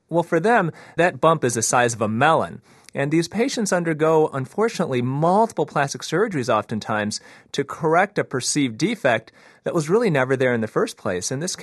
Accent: United States; born there; I was born here in the States, but my parents are Korean. They're from South Korea.

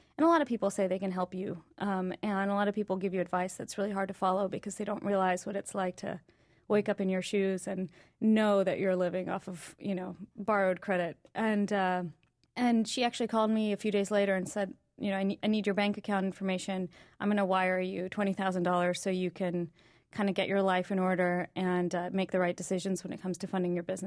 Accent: Alabama, United States; now in New York, United States; I actually grew up in Alabama, and my father is from Tanzania, and my mother's from Pakistan. But I consider myself a New Yorker now at this point.

